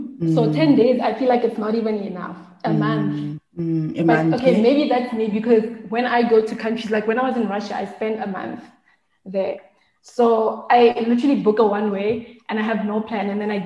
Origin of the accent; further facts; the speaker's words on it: South Africa; dude, first of all, I'm South African. I need to like apply for the Schengen visa.